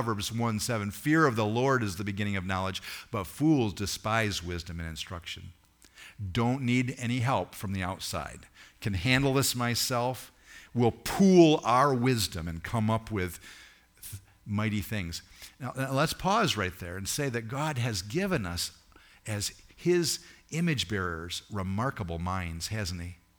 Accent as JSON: {"language": "English", "town": "Homer", "region": "New York", "country": "United States", "tie": "born or raised there", "said": "cultures that were far different than I grew up in Homer, New York with."}